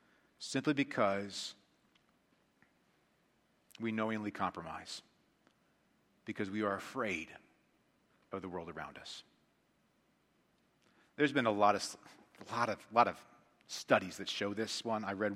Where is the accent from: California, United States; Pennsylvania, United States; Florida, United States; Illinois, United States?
Pennsylvania, United States; I grew up in Amish community, Pennsylvania, with Mennonites, and then me as a very fundamental Baptist.